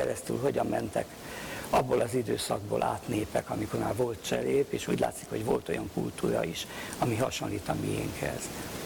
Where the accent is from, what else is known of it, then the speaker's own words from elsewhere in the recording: Mohács, Baranya, Hungary; nem csak a szülőhazámból, de egyenesen a szülővárosomból, a Mohácsi Katolikus Elemi Igazgató tanítójától